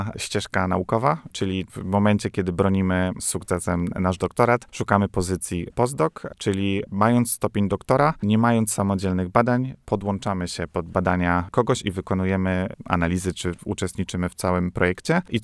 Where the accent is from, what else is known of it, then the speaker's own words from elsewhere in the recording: West Pomeranian Voivodeship, Poland; a jestem z okolic Kołobrzegu